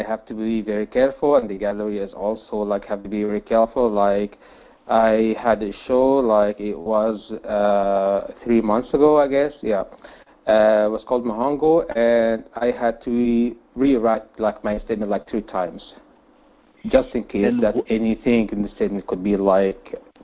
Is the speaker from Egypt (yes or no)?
yes; Cairo, Cairo Governorate, Egypt; English is a second language; I'm Sudanese born, and I'm Sudanese. I was born in Cairo. I was raised here, and I was in Egyptian public school.